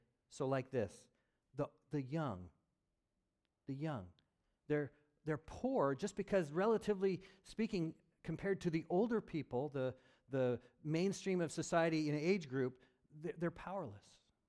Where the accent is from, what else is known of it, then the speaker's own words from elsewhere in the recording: Oregon, United States; My hometown is a little town, 10,000 people, farming community, really healthy, wholesome, just a very good place to grow up. And it was in Oregon.